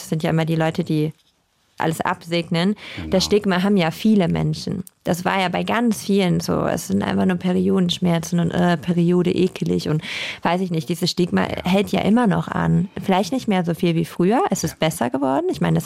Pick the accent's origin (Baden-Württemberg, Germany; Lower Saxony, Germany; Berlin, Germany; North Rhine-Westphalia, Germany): Lower Saxony, Germany; ich komme ja aus Ostfriesland und ich habe früher dort immer mit einer Fotografin Bilder gemacht.